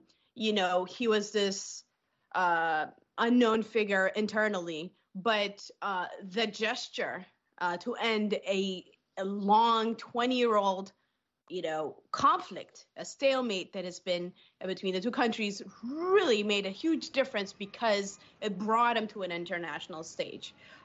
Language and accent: English; Eritrea; my home country, Eritrea